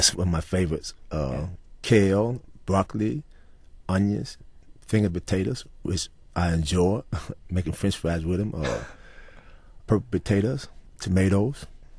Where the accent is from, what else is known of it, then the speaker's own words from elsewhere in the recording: Chicago, Illinois, United States; In Chicago on the west side, right there on Roosevelt and Ashland.